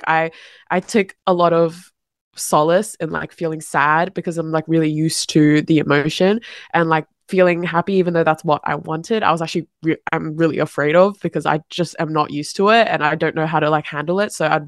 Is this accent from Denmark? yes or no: no; New South Wales, Australia; I was born and raised in Western Sydney.